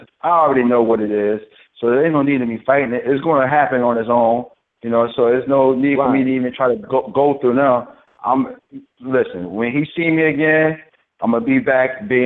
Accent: New York, United States; First of all, I'm from New York originally.

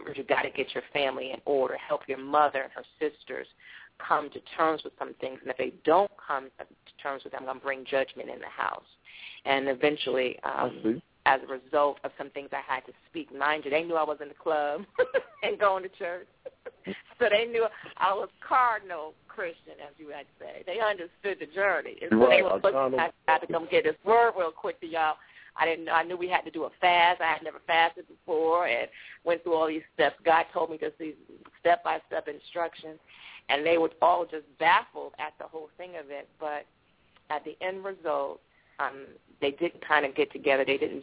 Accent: Greenburgh, New York, United States; I am originally from New York. I have come from a place, a little town like Bethlehem, just place called Greenberg, New York, and Westchester outside of the city

